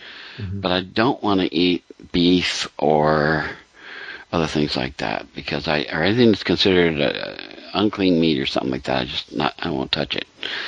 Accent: Pennsylvania, United States; remind me a lot of where I grew up in Pennsylvania.

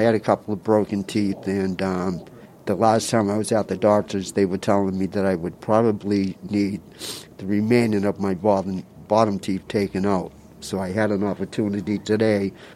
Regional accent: Dorchester, Massachusetts, United States; I'm 54 years old. I'm originally from Dorchester.

